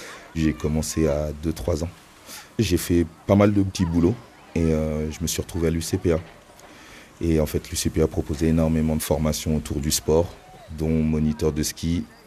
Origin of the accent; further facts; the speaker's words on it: Centre-Val de Loire, France; also born or lived in Côte d'Ivoire; Je suis originaire de Côte d'Ivoire, plus précisément à Bobo, Abidjan. J'ai grandi du coup dans la région centre, dans l'Eure-et-Loir.